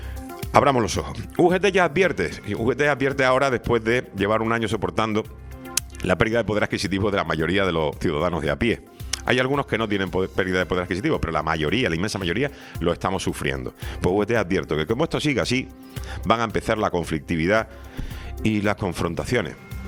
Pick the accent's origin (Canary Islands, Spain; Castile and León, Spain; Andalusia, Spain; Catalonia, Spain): Andalusia, Spain; born there; Exagerado soy, ¿no? Paso, nací en Andalucía.